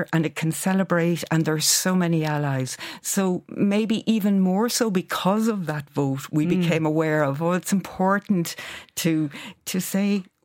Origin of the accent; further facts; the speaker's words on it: Ireland; this is part of who we are as Irish people.